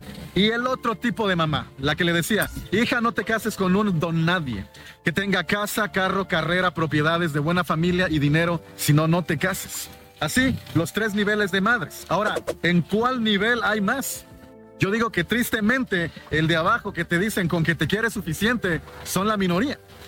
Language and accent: Spanish; Chiapas, Mexico; yo solo les puedo hablar sobre el área en la que yo crecí, en Chiapas.